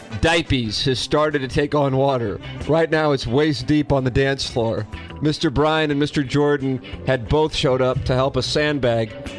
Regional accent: Ireland; as an Irish guy, you don't do that.

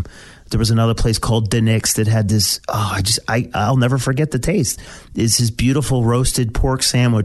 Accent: Philadelphia, Pennsylvania, United States; So I grew up in South Philadelphia. So, you know, we say it's not a sandwich unless it drips on you.

